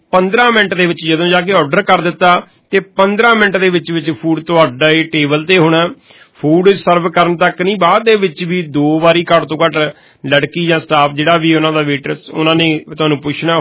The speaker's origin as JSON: {"language": "Punjabi", "town": "Kohala", "region": "Punjab", "country": "India", "tie": "born or raised there", "said": "ਸਾਡਾ ਪਿੰਡ ਮੇਰਾ ਕੋਹਾਲਾ ਜਲੰਧਰ ਦੇ ਵਿਚ ਡਿਸਟ੍ਰਿਕਟ ਦੇ ਵਿਚ ਪੈਂਦਾ"}